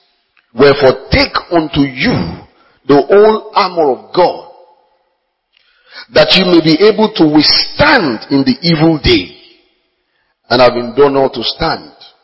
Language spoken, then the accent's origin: English; Ososa, Ogun, Nigeria; because in my hometown, about this time of the year, he will show at the film village in Ososa, he will show it free.